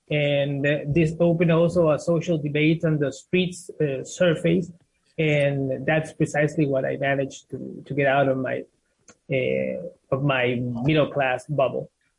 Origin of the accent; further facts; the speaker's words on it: Tegucigalpa, Francisco Morazán, Honduras; now in Buenos Aires, Argentina; I'm from Tegucigalpa, from the capital of Honduras.